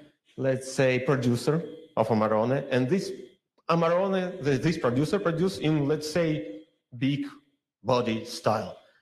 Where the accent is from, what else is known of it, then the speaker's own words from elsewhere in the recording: Latvia; I'm from Latvia. I'm Italian wine ambassador.